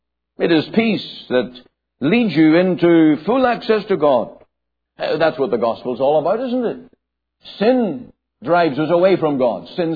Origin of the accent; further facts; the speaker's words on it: Canada; I have a standing as a Canadian.